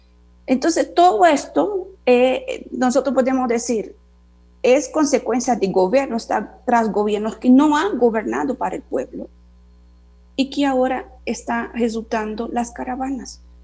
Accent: Brazil; moved away; also born or lived in Honduras; siempre digo que soy una brasileña catracha.

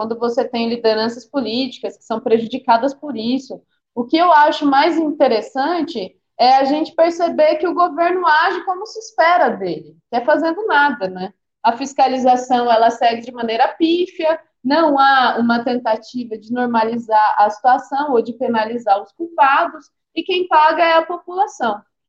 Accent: Minas Gerais, Brazil; É só olhar lá para o estado de onde eu venho, né? Minas Gerais

